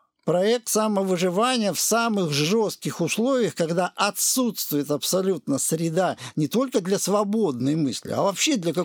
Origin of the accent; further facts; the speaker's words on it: Orenburg, Orenburg Oblast, Russia; поскольку я был из Оренбурга, у меня была целёвка